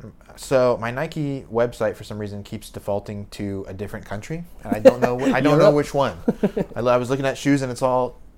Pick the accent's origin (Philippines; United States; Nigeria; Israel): Philippines; I am Filipino.